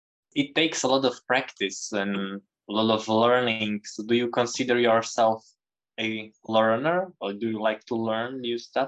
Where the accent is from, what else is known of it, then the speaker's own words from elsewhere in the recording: Slovakia; first language Slovak; English is a second language; when I speak my native tongue, usually people who observe me and who know me speaking English and Slovak say that it's also a different voice